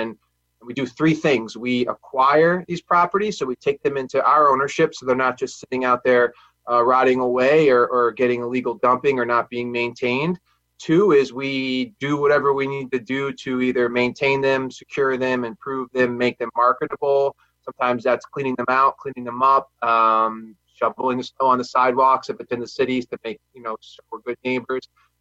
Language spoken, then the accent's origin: English; Bethlehem, New York, United States; So I was raised in the Capital Region. I grew up largely in the town of Bethlehem.